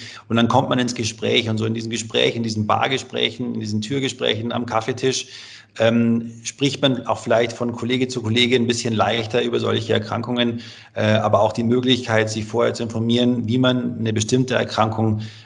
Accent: Munich, Bavaria, Germany; now in Freiburg, Germany; in München, wo ich herkomme

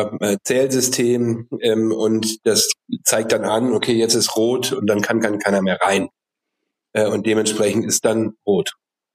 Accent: Cologne, North Rhine-Westphalia, Germany; dass ich als Kölner sehr tolerant und weltoffen bin.

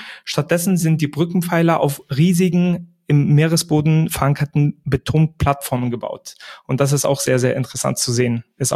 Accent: Greece; Ich bin ja auch Grieche

